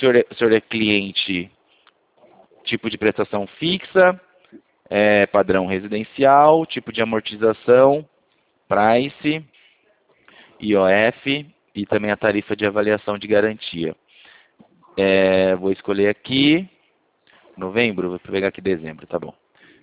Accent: Santa Gertrudes, São Paulo, Brazil; Eu também sou daqui de Santa Gertrudes.

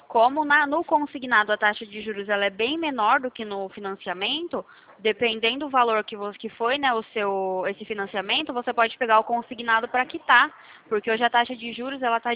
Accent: Sumaré, São Paulo, Brazil; Eu sou da cidade de Sumaré, do lado de Campinas

